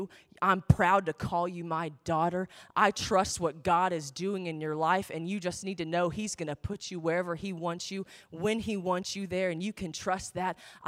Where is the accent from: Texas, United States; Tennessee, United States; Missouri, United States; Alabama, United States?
Texas, United States; Dallas; I'm from the Dallas area. This was foreign to me.